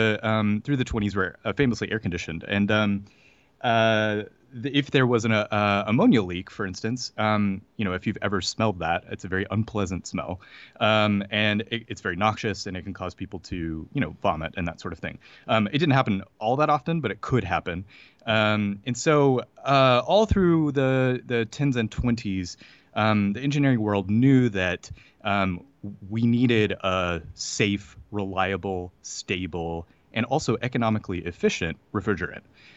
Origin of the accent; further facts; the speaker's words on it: the South, United States; I grew up in the South where it was very hot and humid, and lived my life in air conditioning